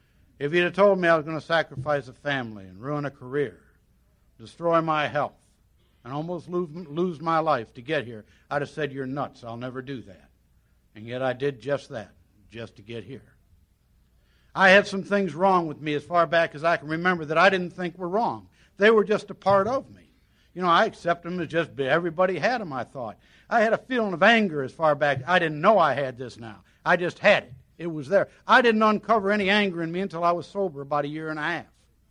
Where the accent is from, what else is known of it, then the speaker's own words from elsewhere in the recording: Cleveland, Ohio, United States; upper middle class family in a suburb of Cleveland, Ohio, a nice suburb. And I don't talk much like I was from Cleveland, but that's where I was from.